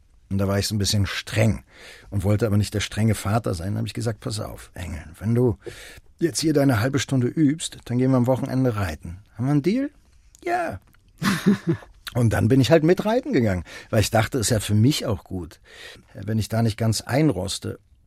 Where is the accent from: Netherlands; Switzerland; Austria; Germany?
Germany; Berlin; weil ich bin ja in Kreuzberg aufgewachsen